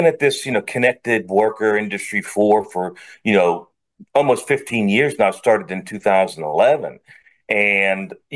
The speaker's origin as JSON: {"language": "English", "town": "Pittsburgh", "region": "Pennsylvania", "country": "United States", "tie": "born or raised there", "also_born_or_lived": "Washington, D.C.", "said": "I was in D.C. for a long time, but I grew up in Pittsburgh around the steel mills."}